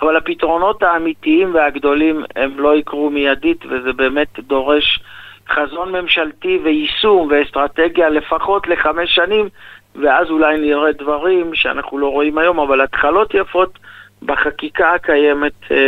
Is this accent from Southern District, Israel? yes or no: yes; Yeruham, Southern District, Israel; היום אנחנו נוסעים לירושלים, אני בא מירוחם